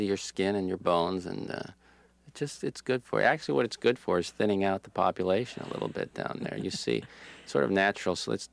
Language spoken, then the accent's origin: English; Florida, United States; I mean, when you're born and raised in Florida, you have limited options. I mean, to me, Atlanta is the far north.